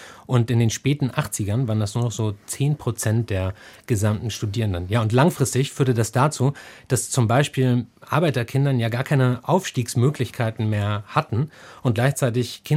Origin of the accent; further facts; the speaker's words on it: Rostock, Mecklenburg-Vorpommern, Germany; Und wenn so ein großer Soziologe ja ein Buch über meinen Heimatort schreibt